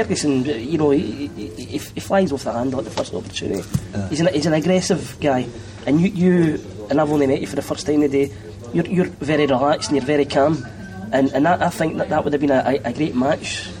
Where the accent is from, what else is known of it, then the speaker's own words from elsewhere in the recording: Glasgow, Scotland, United Kingdom; Now we come from Govan, and our wee school in Govan, St Anthony's, and I always remember this bus pulled up